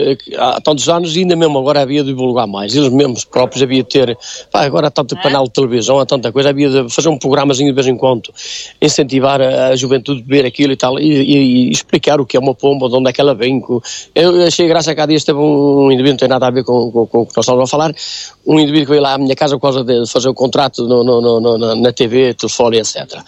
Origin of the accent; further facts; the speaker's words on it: Cesar, Aveiro, Portugal; Eu sou de Cesar e gosto de Cesar, embora esteja a residir 30 e tal anos fora de Cesar, mas venho todos os dias a Cesar.